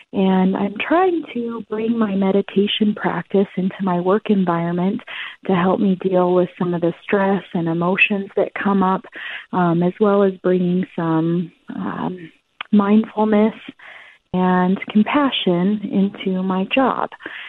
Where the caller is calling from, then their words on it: Colorado, United States; I'm calling from Colorado.